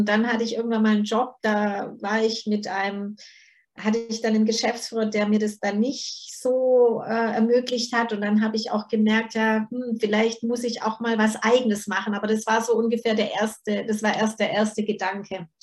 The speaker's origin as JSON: {"language": "German", "country": "Germany", "tie": "born or raised there", "said": "ich bin froh, dass ich in Deutschland aufgewachsen bin"}